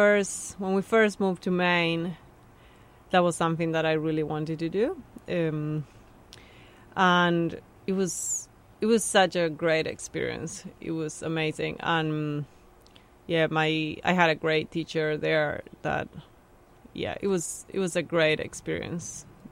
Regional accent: Buenos Aires, Argentina; growing up in Argentina and Buenos Aires

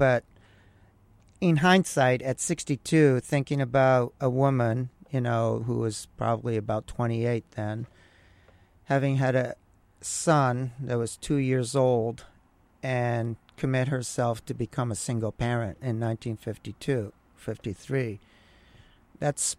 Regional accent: Kamakura, Kanagawa, Japan; My hometown was a small Buddhist town called Kamakura. It wasn't really small. It had a giant Buddhist statue in the middle of the town.

